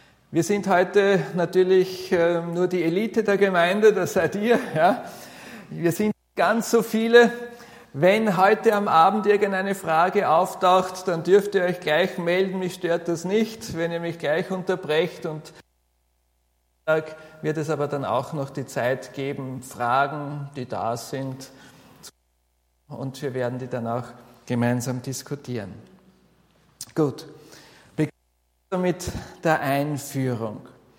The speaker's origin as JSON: {"language": "German", "region": "Vienna", "country": "Austria", "tie": "born or raised there", "said": "Ja, ich bin in Wien groß geworden, habe dann Theologie studiert."}